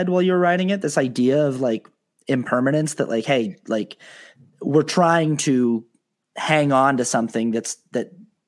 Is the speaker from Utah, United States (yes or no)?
yes; Utah, United States; And I was raised Mormon in Utah, so that was a really strong blueprint.